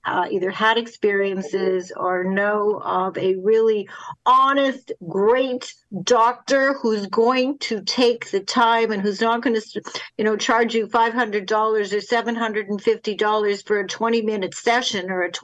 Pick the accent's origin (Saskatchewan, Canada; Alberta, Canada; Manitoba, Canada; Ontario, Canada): Manitoba, Canada; Winnipeg; When I was a kid growing up in Winnipeg, Canada, whoever knew about teenage dating abuse?